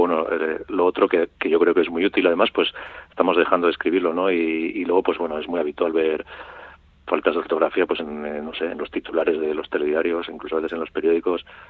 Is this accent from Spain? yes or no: yes; Navarre, Spain; Como soy navarro, pues eso...